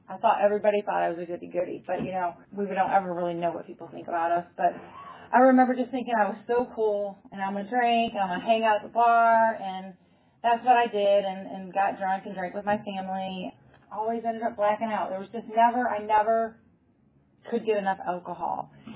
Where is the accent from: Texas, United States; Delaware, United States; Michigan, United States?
Michigan, United States; I grew up in Michigan. Everything that we did growing up involved alcohol.